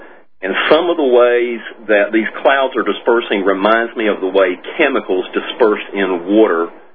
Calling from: Raleigh, North Carolina, United States; Raleigh, North Carolina, Alex.

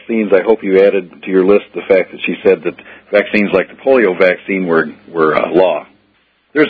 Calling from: Illinois, United States; Calling you from Illinois.

